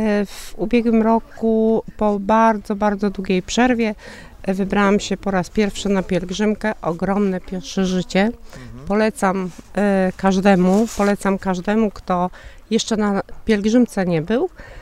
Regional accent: Giżyce, Masovian Voivodeship, Poland; Tak, jestem z Giżyc.

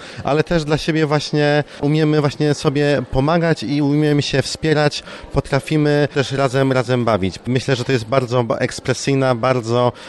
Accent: Syców, Lower Silesian Voivodeship, Poland; jestem z Sycowa ogólnie, zawsze się identyfikuję z Sycowem i to po prostu zawsze na pierwszym miejscu będzie pielgrzymka sycowska, no bo stąd wyrosłem. To jest moja rodzinna parafia

